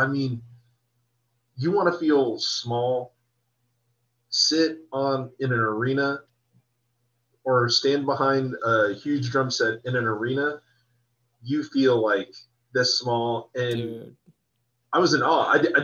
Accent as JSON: {"language": "English", "town": "Seattle", "region": "Washington", "country": "United States", "said": "and then I'm originally from Seattle"}